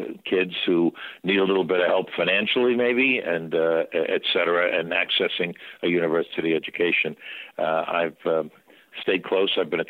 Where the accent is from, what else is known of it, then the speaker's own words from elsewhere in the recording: New York, United States; Yeah, born and raised in Parkchester in the Bronx. Went to Cardinal Hayes High School, also in the Bronx.